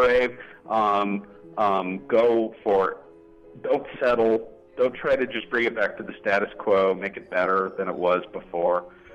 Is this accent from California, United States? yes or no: yes; California, United States; also born or lived in New Mexico; now in Ames, United States; I'm from Southern California.